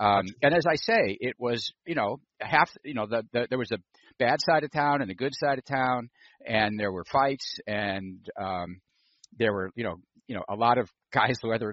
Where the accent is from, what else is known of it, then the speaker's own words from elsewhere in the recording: Calumet City, Illinois, United States; I mean, I grew up in Calumet City. I didn't grow up in Chicago.